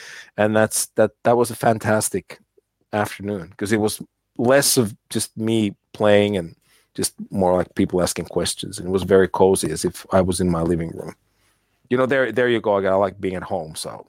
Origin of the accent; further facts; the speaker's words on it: United States; I think it's growing up in the States, I remember my parents, my friends were always teasing me because it sounds weird